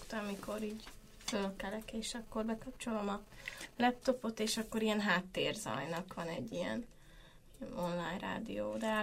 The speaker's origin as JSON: {"language": "Hungarian", "region": "Zakarpattia Oblast", "country": "Ukraine", "said": "mert én meg ugye kárpátaljai vagyok, aztán ugye beszélek ukránul, oroszul"}